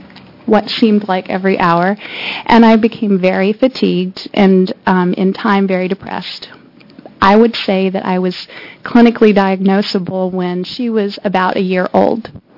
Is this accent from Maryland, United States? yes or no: no; Portland, Oregon, United States; I'm from Portland